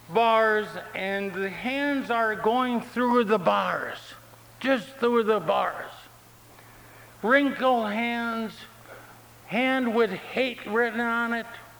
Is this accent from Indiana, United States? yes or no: no; Brooklyn, New York, United States; Part of my life, I grew up in Brooklyn, New York, and I was in New York 12 years ago.